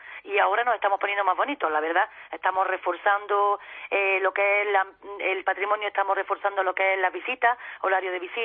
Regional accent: Montefrío, Andalusia, Spain; Sí, de toda la vida. Nací hasta en el mismo pueblo, no tuve que ir ni al hospital a Granada, no dio el tiempo.

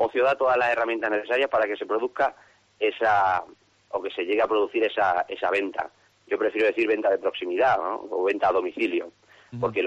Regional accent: Plasencia, Extremadura, Spain; Bueno, yo soy de Plasencia y, bueno, pues me gustaba la idea de iniciar públicamente la actividad ahí

